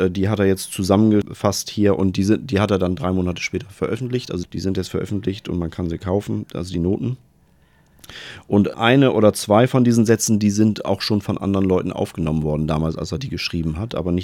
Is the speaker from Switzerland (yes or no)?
no; Bremerhaven, Bremen, Germany; Naja, also ich bin in Bremerhaven aufgewachsen